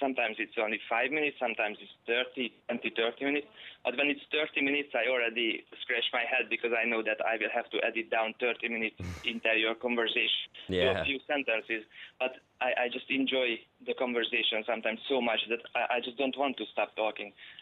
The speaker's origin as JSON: {"language": "English", "country": "Hungary", "second_language": "English", "said": "obviously, I'm not from Ireland. I'm from Hungary. So my language is not as good as hers."}